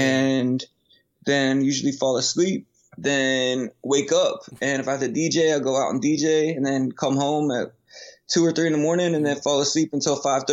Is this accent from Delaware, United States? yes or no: yes; Delaware, United States; I'm coming from Delaware. That's where I'm originally from. So I'd never seen anything like this. I had no family in the entertainment industry.